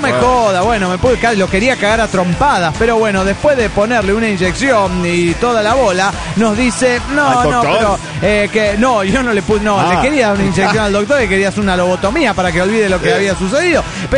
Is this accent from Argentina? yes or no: yes; San Luis, Argentina; de San Luis, Argentina.